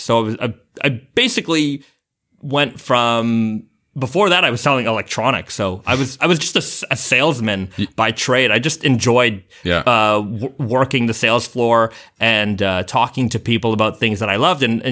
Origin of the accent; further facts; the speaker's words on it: Canada; now in Yokohama, Japan; Originally, I'm from Canada. Born in the early 80s as a first generation Canadian. My parents immigrated to Canada back then. So, you know, I kind of had that experience growing up. Lived in Toronto and around the Toronto area